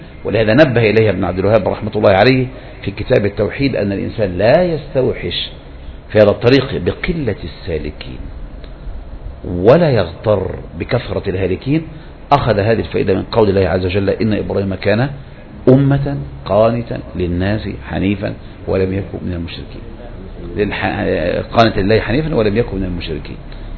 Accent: Egypt; كانت من أكثر أسباب الفتنة بالحزبيين المشاهير عندنا في مصر

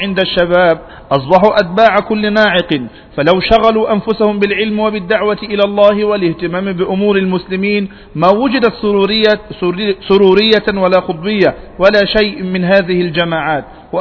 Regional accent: Yemen; خصوصا عندنا في اليمن

